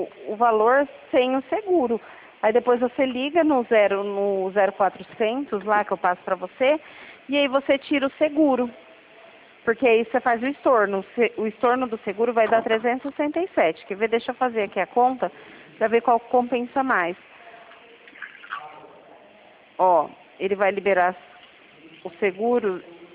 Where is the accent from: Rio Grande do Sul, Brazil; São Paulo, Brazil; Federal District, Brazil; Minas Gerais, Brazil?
São Paulo, Brazil; Presidente Prudente; Sou de Presidente Prudente, tá?